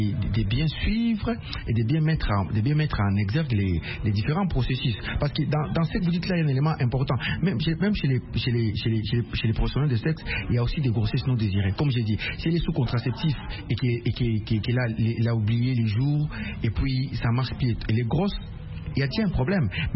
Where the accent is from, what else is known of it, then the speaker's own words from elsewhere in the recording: DR Congo; Chez nous, en RDC